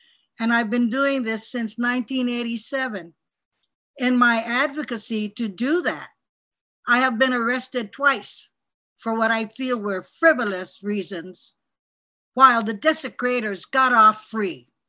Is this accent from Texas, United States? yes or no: no; Kealia, Hawaii, United States; I was born 82 years ago, awesome years ago, and I was raised in the Ahupua of Kealia Mokupuni o Kauai.